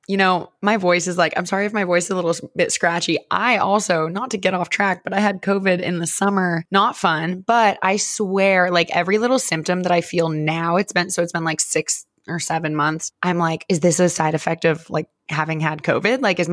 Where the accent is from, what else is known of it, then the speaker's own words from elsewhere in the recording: Seattle, Washington, United States; moved away as an adult; So I mean, long story short, I grew up in Seattle. I moved to Los Angeles for college and I went to film school.